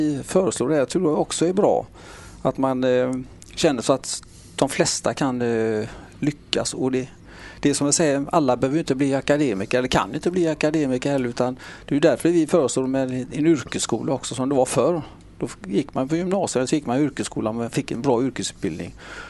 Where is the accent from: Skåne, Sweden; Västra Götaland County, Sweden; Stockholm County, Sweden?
Västra Götaland County, Sweden; Lunden; now in Partille, Sweden; Jag är född och uppvuxen i Lunden. Flyttade till Partille 1971 när Björnhammen var nytt. Sedan flyttade vi till Oxled och sen har jag bott i Partille sedan dess.